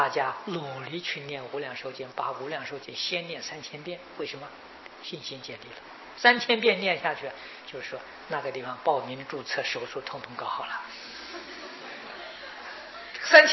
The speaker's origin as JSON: {"language": "Chinese", "country": "China", "said": "亚特兰大那个地方我们中国人很多啊"}